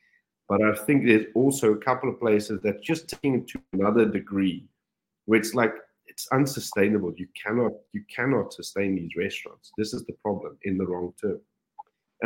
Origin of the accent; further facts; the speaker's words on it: South Africa; now in Dubai, United Arab Emirates; When I got to Dubai, I came from I'm from South Africa.